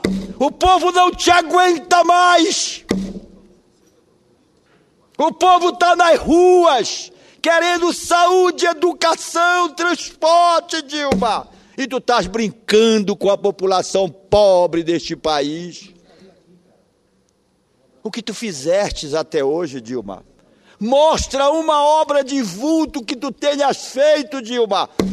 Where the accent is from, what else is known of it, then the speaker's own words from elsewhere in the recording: Pará, Brazil; born there; Isso no meu Marajó, querido. Onde eu nasci